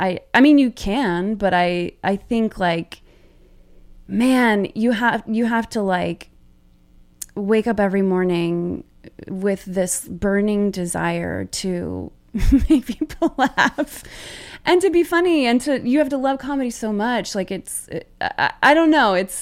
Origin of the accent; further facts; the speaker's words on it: Oklahoma, United States; Growing up in Oklahoma and, like, having the desires that I had to, like, perform or do comedy